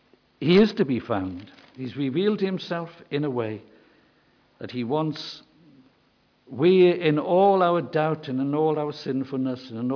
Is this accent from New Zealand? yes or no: no; Wales, United Kingdom; I come from South Wales. I hope you can tell that. And I grew up in a village where there were nine churches